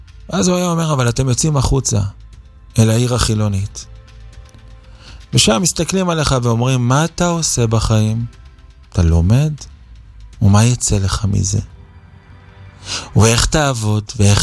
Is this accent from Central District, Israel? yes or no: yes; Netanya, Central District, Israel; אני גדלתי בנתניה, נולדתי, גדלתי בעיר הזו. היום היא נקראת עיר מעורבת, יש בה ברוך השם הרבה תורה, הרבה ציבור חרדי וגם הרבה שלא.